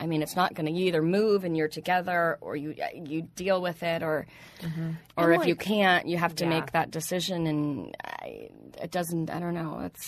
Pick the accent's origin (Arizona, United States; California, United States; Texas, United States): Arizona, United States; Tucson; I grew up in Tucson, so sort of. I mean, pretty simple. Great place to grow up, but you had to get out of there.